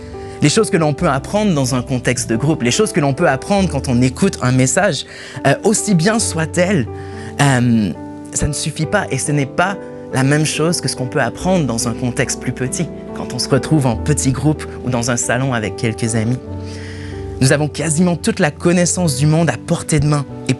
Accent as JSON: {"language": "French", "country": "Canada", "moved": "yes", "lives_now": "France", "said": "Je suis originaire du Canada, donc bien sûr, je suis citoyen français maintenant depuis plus d'un"}